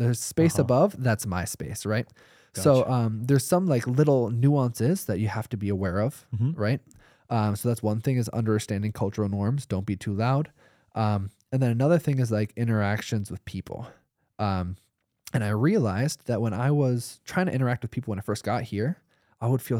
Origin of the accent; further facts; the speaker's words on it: United States; first language English; now in Germany; And I come from the States, right? I have the privilege that my mother tongue is oftentimes the second language learned from somebody, right?